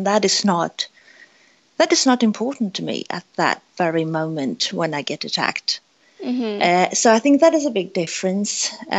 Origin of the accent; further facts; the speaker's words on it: Sweden; English is a second language; But I'm Swedish, obviously, but as you can hear from my my voice, I'm not English speaking. My mother tongue is not English.